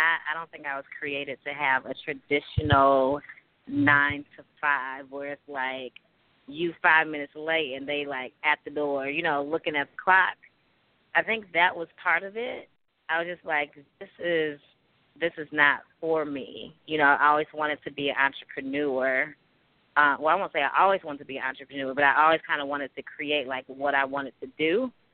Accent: DeKalb, Illinois, United States; I would love to bring something to my hometown that I grew up in. So I've been working with some students at NIU to bring a Go For Yours leadership conference.

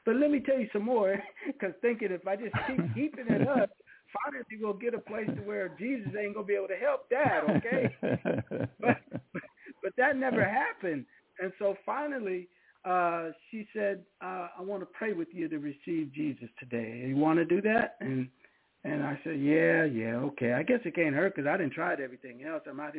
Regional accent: Seaside, California, United States; I knew her where I grew up in Seaside, California. We're all military families

